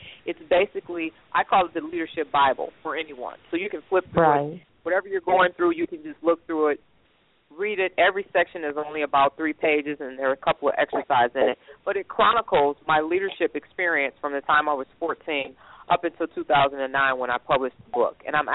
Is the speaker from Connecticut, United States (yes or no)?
no; Detroit, Michigan, United States; I'm originally from Detroit, so really didn't have a leadership background